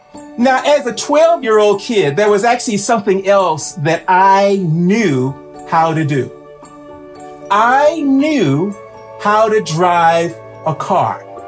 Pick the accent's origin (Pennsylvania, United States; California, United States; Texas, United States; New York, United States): Texas, United States; Houston; now in Boston, United States; Hello, everybody. … I'm coming from Boston. I grew up in Houston, Texas, and I had a very normal life.